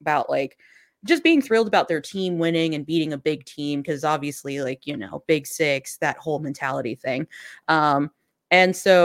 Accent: United States; And I'm like, are you sure? I'm American.

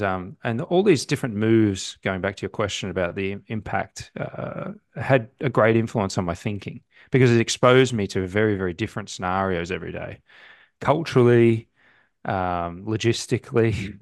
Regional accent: Melbourne, Victoria, Australia; So I was living in, I grew up in Melbourne in Australia. I actually grew up in the countryside, but my parents took me out of a small town at about the age of eight

